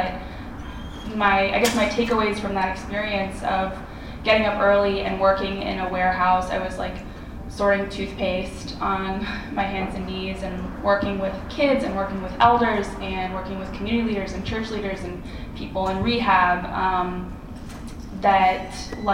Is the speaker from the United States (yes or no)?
yes; Chapel Hill, North Carolina, United States; Is there anyone from North Carolina here? What's up, y'all? I grew up in Chapel Hill and have family in the mountains and also on the coast in the Piedmont.